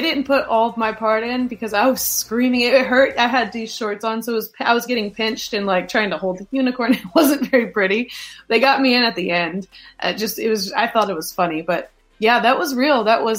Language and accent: English; Louisville, Kentucky, United States; I came from Northern Kentucky. I grew up in Louisville. I went to college in Northern Kentucky University.